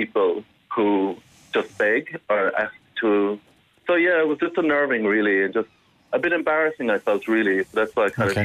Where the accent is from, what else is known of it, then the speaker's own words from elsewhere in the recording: Ireland; now in Dublin, Ireland; this is where I've moved to now, and I am Irish